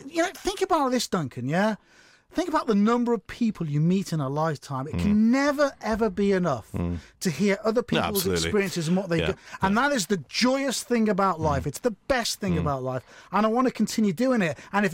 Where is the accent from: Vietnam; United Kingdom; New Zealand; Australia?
United Kingdom; Liverpool, North West England; because I'm living back in my hometown, Liverpool